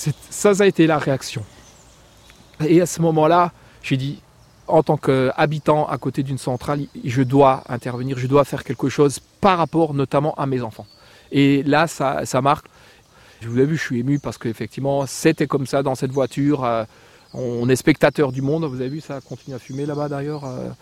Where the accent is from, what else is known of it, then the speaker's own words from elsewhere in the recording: Grand Est, France; Chez nous, en Alsace